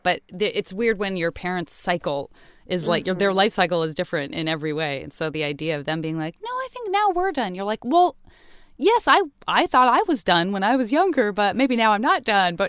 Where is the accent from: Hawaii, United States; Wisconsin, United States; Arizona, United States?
Arizona, United States; Tucson; In Tucson, yeah.